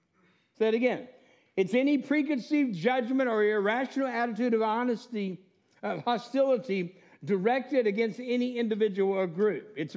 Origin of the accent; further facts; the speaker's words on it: Texas, United States; also born or lived in Corpus Christi / Alaska / Washington; Back in the 60s, my family moved from Alaska. I was born in Corpus Christi. We moved to Alaska, Washington State. When I was in second grade, in the mid-60s, we moved to East Texas, actually specifically Northeast Texas.